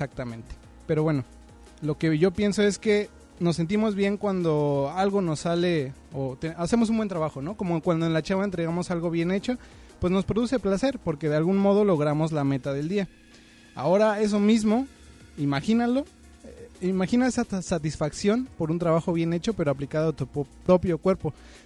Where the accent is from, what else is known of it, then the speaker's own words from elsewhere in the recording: State of Mexico, Mexico; Soy estudiante del Centro Universitario de la Costa, originario del Estado de México y con estudios en la Ciudad de México.